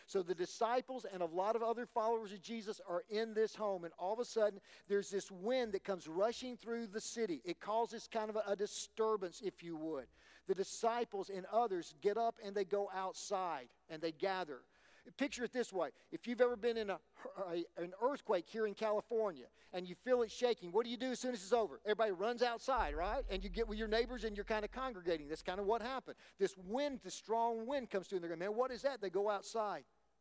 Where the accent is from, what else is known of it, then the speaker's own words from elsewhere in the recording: South China, China; I would remind you, I'm from South China, but anyway